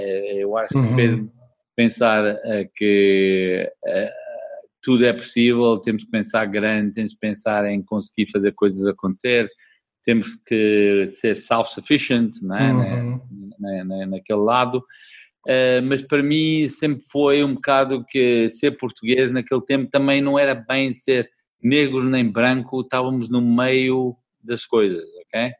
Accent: South Africa; Então, eu nasci na África do Sul, um país naquele momento quando eu nasci e cresci, estava a passar um período difícil

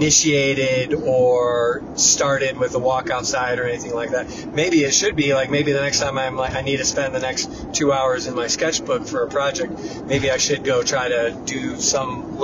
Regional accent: Michigan, United States; As I grew up in Michigan, and Michigan's full of natural parks and lakes and beaches

